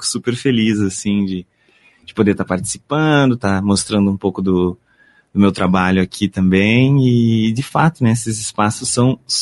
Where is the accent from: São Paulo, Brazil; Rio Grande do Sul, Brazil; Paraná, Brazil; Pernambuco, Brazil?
Paraná, Brazil; Palmeira; now in Curitiba, Brazil; eu sou artista, sou nascido aqui em Curitiba. Eu fui criado no interior do Paraná, uma pequena cidade chamada Palmeira. E aí depois retornei aqui para Curitiba.